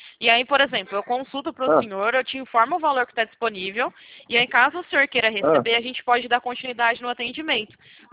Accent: Campinas, São Paulo, Brazil; Eu sou daqui de Campinas.

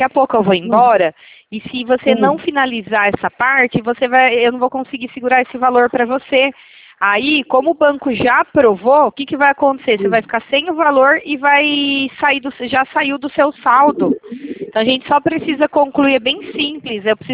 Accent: São Paulo, Brazil; eu também sou do estado de São Paulo.

